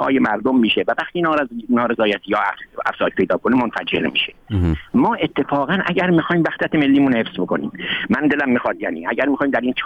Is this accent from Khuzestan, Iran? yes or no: no; Shiraz, Fars, Iran; من چون فارسم، من شیرازیم، عضو هیچ گروهی هم نیستم